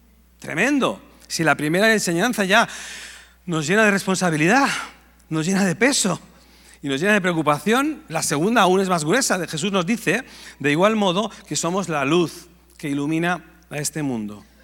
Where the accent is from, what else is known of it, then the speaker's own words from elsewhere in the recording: Barcelona, Catalonia, Spain; Yo soy catalán, yo soy de Barcelona